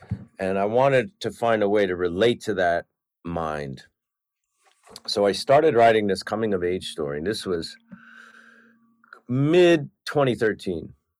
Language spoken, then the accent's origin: English; New York, United States; As a fan, as an artist, as a New Yorker, and as a friend